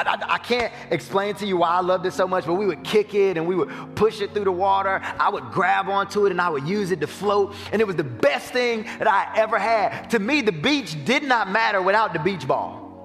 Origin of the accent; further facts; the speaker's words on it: North Carolina, United States; I'm from North Carolina, home of the real beaches.